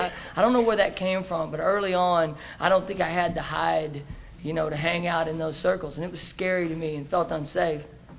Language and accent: English; Arkansas, United States; born there; I was born in Arkansas, and my dad was a rodeo cowboy, and my mom rodeoed with him